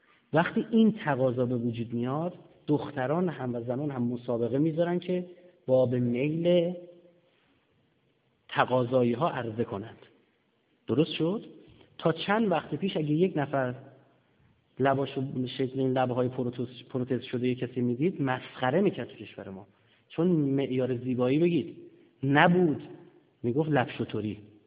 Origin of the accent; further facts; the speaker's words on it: Iran; ما ایرانیام و ایرونیا تا سالهای گذشته میخواستن شاعرامو شعر بگن